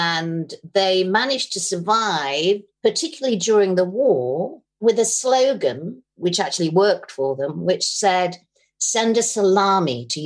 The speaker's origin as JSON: {"language": "English", "country": "United Kingdom", "said": "I'm a British person"}